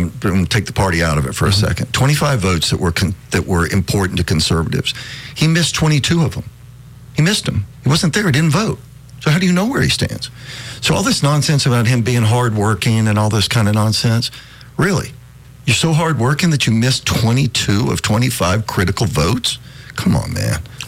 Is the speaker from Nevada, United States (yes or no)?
no; Montgomery, Alabama, United States; I grew up in that district. I grew up in Montgomery.